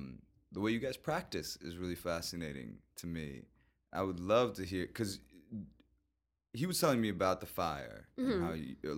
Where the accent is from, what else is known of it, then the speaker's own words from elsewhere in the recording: Palm Harbor, Florida, United States; We grew up in Clearwater, Florida, yes. Palm Harbor, Florida, actually, to be specific.